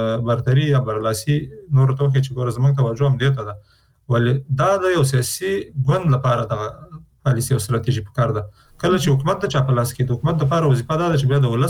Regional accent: Afghanistan; نو چون موږ د افغانستان خلک یو د افغانستان په هر فرد

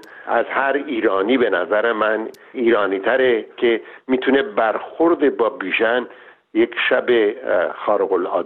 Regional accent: Shiraz, Fars, Iran; من شیرازی هستم. خب چون شیرازی هستم طبیعتا تمام خاطرات کودکی من از شهر شیراز و از حافظ و سعدی و غذاهای شیرازی و گلهای شیراز و باغهای شیراز میاد.

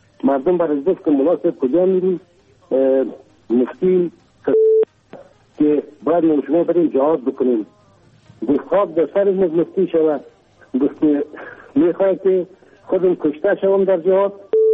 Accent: Kabul, Afghanistan; now in Herat, Afghanistan; اصلا از کابل هستم.

